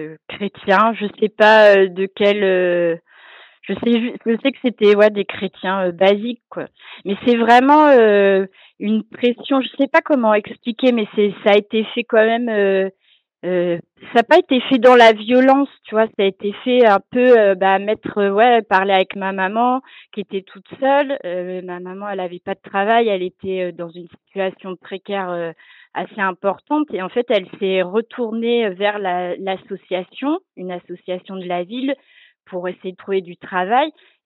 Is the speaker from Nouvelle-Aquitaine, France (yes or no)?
no; Normandy, France; moi, j'étais en Normandie, et donc la Seconde Guerre mondiale, c'est omniprésent donc là où j'ai grandi, c'est omniprésent tout le temps, toute l'année.